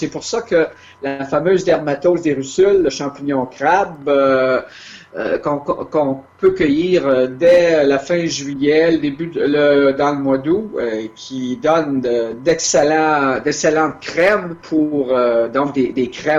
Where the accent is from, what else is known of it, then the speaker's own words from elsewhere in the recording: Quebec, Canada; ma région d'origine, c'est l'Abitibi-Témiscamingue